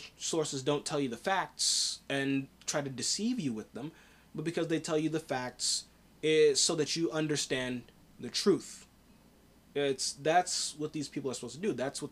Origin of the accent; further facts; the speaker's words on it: United States; but I'm an American, so, you know, I'm just going to talk about these things.